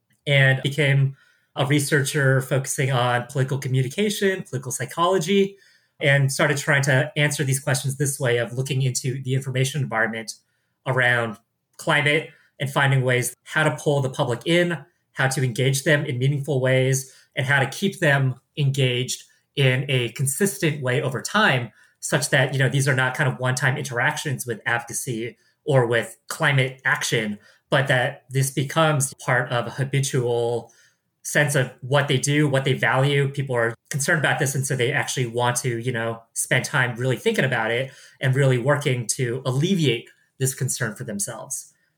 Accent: San Francisco, California, United States; I was raised in San Francisco, California. Spent my childhood in the Bay Area, in the city.

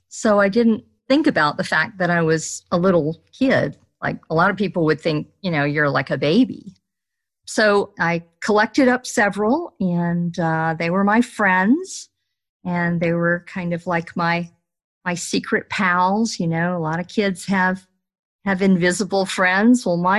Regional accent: Florida, United States; and I'm originally from Florida. And in Florida, there aren't a lot of stones. It's mostly just sand.

